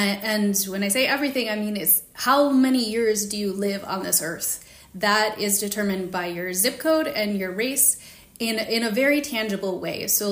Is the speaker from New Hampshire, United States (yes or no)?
no; Illinois, United States; And I think also just as a Chicagoan, I grew up in the Chicago suburbs.